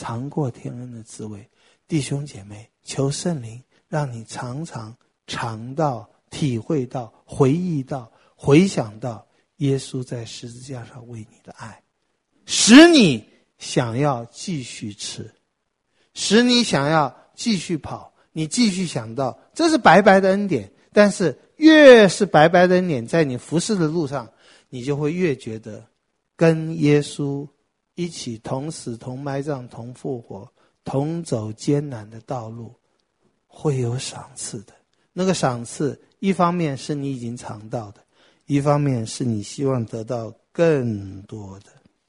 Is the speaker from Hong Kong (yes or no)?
no; Taipei, Taiwan; 我家住在和平东路二段温州街那里，哪里是什么乡下，可是小时候就60年前啊，很多地方还荒凉的